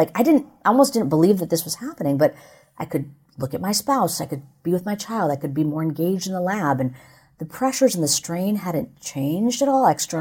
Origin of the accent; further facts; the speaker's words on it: India; And, you know, I'm an Indian woman, so, like, meditation is not something really new to me.